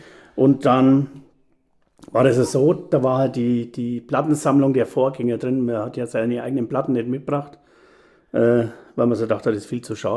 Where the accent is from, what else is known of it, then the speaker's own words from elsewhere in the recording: Weißenburg, Bavaria, Germany; Das war in Weißenburg, wo ich herkomme